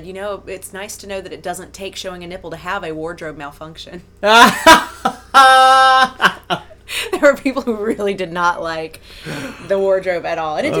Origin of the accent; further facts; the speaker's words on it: Atlanta, Georgia, United States; And I'm from Atlanta, so my team's rarely playing.